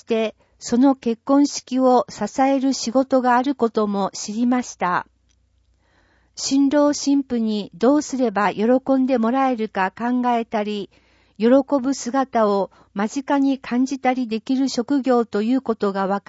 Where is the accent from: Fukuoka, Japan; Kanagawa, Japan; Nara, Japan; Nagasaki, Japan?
Nagasaki, Japan; 県外の大学に進学しましたが、地元長崎での就職を考えていました。